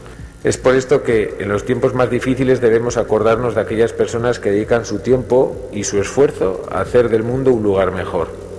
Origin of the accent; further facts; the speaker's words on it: Burgos, Castile and León, Spain; me siento orgulloso de poder decir que soy burgalés